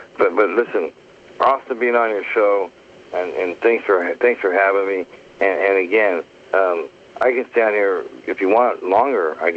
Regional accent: Canada; Yeah, I'm actually Canadian. My last name when I was born was … my grandfather and my uncle

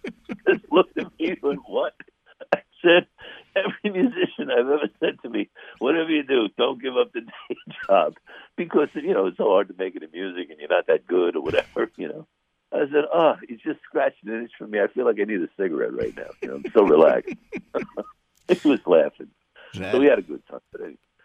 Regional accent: Carle Place, New York, United States; which is kind of poetic because, you know, we grew up in Carl Place right next door.

